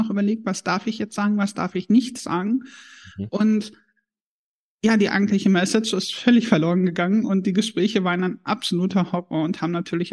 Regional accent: Harz, Germany; Ich komme aus dem Harz und wir haben in unserer Sprache im Harz noch sehr viele plattdeutsche Begriffe mit drin. Oder beziehungsweise hatten wir sie damals noch mit drin. Da bin ich mit aufgewachsen, die habe ich natürlich auch ganz normal verwendet.

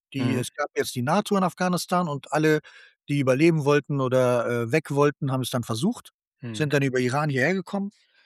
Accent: Hamburg, Germany; Ich bin am Georg aufgewachsen, 10, 11 Jahre, bevor wir umgezogen sind nach Sasel

